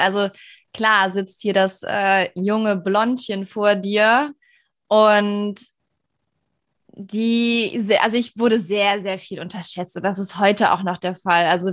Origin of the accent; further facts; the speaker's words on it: Rhineland, Germany; also ich bin Rheinländerin und habe auch dieses Gemüt.